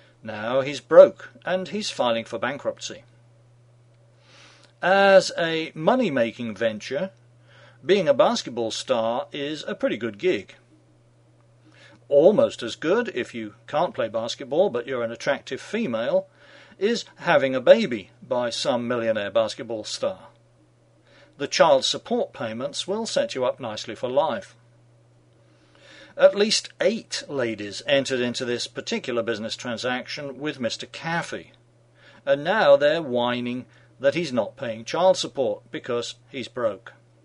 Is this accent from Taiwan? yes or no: no; Northampton, East Midlands, United Kingdom; That reminds me of my hometown in England, a quiet little country town called Northampton, where people talk slowly and don't move any more than they have to.